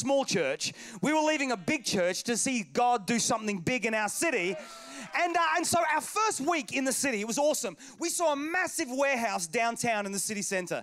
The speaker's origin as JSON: {"language": "English", "country": "Australia", "tie": "born or raised there", "also_born_or_lived": "England", "accent": "Australian", "lives_now": "Manchester, United Kingdom", "said": "My accent is not English, it's Australian. I'm born in England. My parents are Welsh. When I was two"}